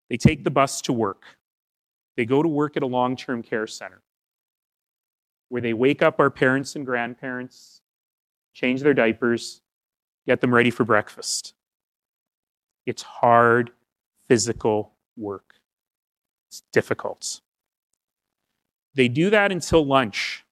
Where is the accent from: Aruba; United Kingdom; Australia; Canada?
Canada; Alberta; I come from Alberta.